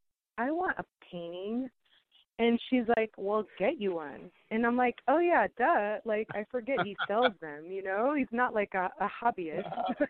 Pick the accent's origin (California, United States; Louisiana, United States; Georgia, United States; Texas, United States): Texas, United States; Houston; You know, I just felt like I hit, you know, the ceiling in Houston. And I love my hometown. Like, shout out to all my family and friends in Houston. I love Houston so much. It's home base.